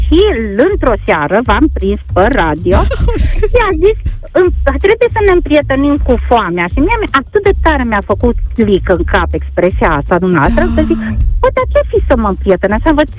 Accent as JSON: {"language": "Romanian", "town": "Hunedoara", "region": "Hunedoara County", "country": "Romania", "said": "și sunt din Hunedoara."}